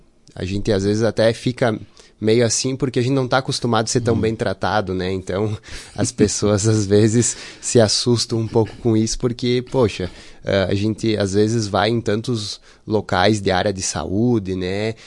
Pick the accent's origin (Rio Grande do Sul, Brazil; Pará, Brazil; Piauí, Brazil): Rio Grande do Sul, Brazil; Marau; a gente é daqui de Marau mesmo, né?